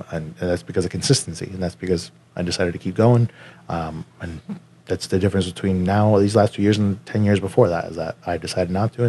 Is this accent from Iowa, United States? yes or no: no; Queens, New York, United States; because I grew up in Queens, New York, is where I was born. I was raised there till I was 10, so I was raised kind of in the hood.